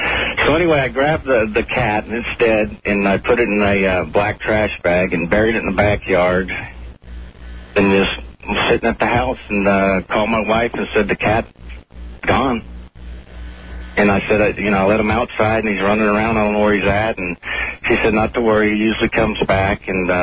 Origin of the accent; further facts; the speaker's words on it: Alaska, United States; I'm from Alaska up here.